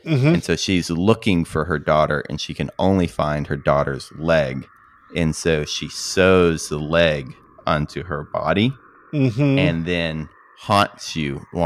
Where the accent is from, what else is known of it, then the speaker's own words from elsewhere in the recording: Columbus, Mississippi, United States; So I grew up in Mississippi in a town called Columbus.